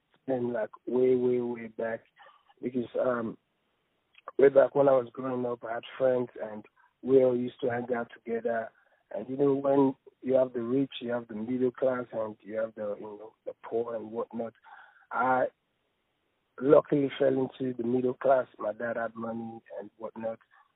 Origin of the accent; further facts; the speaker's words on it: Nigeria; English is a second language; moved away as an adult; now in Australia; Originally, I'm from Nigeria. And I moved to Australia to do some studies, to continue my studies